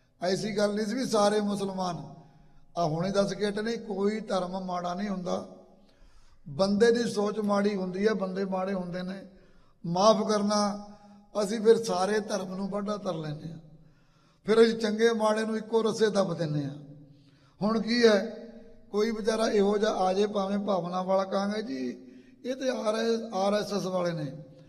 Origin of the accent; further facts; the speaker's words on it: Dhatogal, Punjab, India; ਮੇਰਾ ਪਿੰਡ ਮਲੇਰਕੋਟਲੇ ਦੀ ਹੱਦ 'ਤੇ ਹੈ, ਢਟੋਗਲ ਪਿੰਡ ਹੈ।